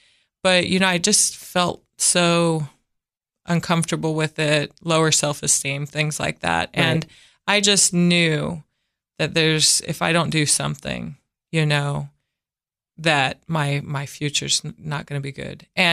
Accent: Arizona, United States; I'm from Arizona, so we'd walk down to the 7-Eleven or Circle K

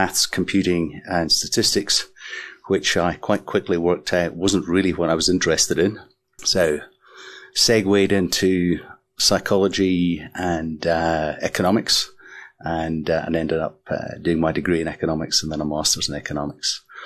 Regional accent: Scotland, United Kingdom; Well, I grew up in Scotland, in a variety of places, some very far north, not quite the end of the earth

